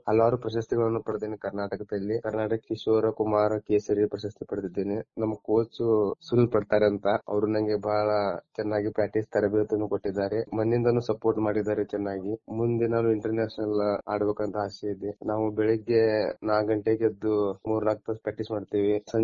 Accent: Karnataka, India; now in Pune, India; ನಮ್ಮೂರು ಉತ್ತರ ಕನ್ನಡ ಡಿಸ್ಟಿಕ್ ಹಯಾ ತಾಲೂಕು ಬೆಳುಡಿಕೆ ಅಂತ ಊರು. ನಾನು ಪುನಾದಲ್ಲೇ ಪ್ರಾಕ್ಟೀಸ್ ಮಾಡ್ತೀನಿ.

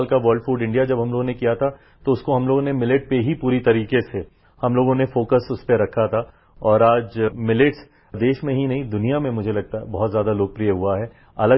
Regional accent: Bihar, India; मैं बिहार से आता हूं, बिहार भी एक कृषि प्रधान प्रदेश है

